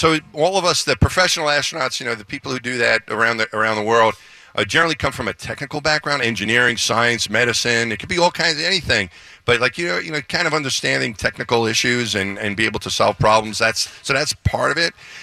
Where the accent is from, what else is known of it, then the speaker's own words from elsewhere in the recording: Franklin Square, New York, United States; now in Houston, United States; From Long Island. That's where I grew up, just outside of the city.